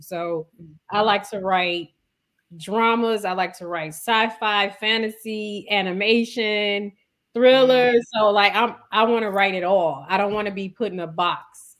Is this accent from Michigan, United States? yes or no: yes; Detroit, Michigan, United States; I am a writer, director, producer out of Detroit. I'm from the East Side.